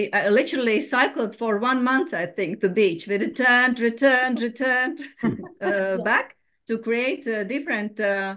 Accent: Latvia; English is a second language; moved away; And for us, this is something new because originally we come from Latvia, but the English school for us is something a little bit different, I say, yes.

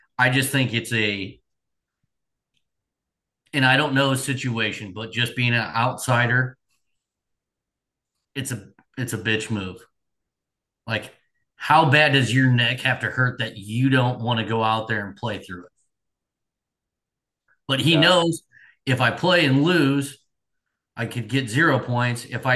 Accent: United States; this is very tough to watch as an American.

